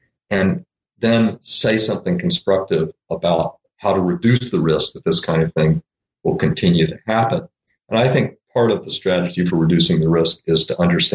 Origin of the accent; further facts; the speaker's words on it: Little Rock, Arkansas, United States; One was my own upbringing in Jim Crow South. I grew up in Little Rock, Arkansas, and at a certain point, just through moral luck, I realized